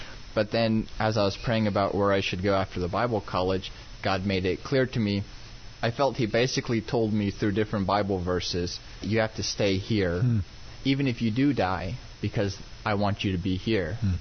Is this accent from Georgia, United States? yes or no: no; Texas, United States; Because even though my parents were from South Africa, I grew up in Texas, so I was pretty American.